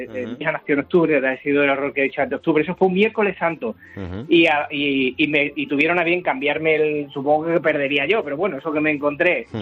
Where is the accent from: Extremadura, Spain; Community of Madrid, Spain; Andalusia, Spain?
Extremadura, Spain; Villafranca de los Barros; Yo soy de Villafranca de los Barros, me tuve que desplazar a Badajoz